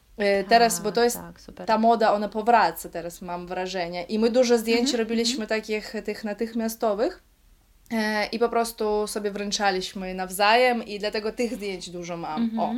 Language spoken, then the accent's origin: Polish; Kaliningrad, Kaliningrad Oblast, Russia; ogólnie jesteśmy z Kaliningradu, to jest ta nasza ekipa z dzieciństwa